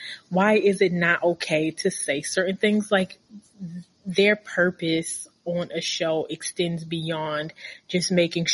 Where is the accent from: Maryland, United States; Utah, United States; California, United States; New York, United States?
Maryland, United States; Baltimore; I'm from Baltimore, and I went to a really bad high school.